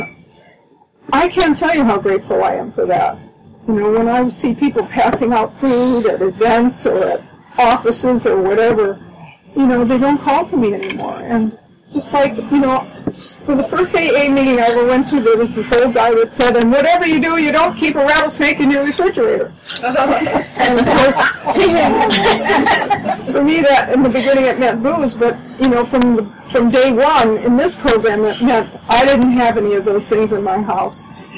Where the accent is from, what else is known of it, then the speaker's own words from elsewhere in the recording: Galveston, Texas, United States; And I'm from Galveston, so this was easy for me to get to the boat